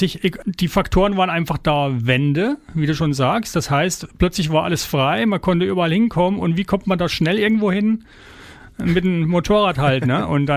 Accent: Sonneberg, Thuringia, Germany; ich bin aus Sonneberg. Das ist so im untersten Zipfel von Thüringen. Also wir sind eigentlich Nordfranken, wie man vielleicht an der Sprache hört. Ja. Früher war das Bezirk Suhl.

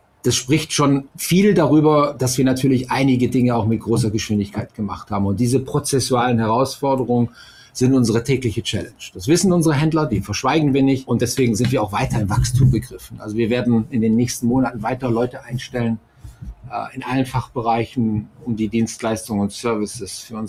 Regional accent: Cologne, North Rhine-Westphalia, Germany; Ich komme ja aus Köln

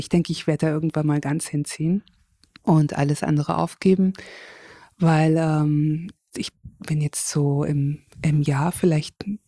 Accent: Kassel, Hesse, Germany; moved away as an adult; also born or lived in London; ich bin in Deutschland, in Kassel aufgewachsen, bin dann nach dem Abitur direkt nach London gegangen.

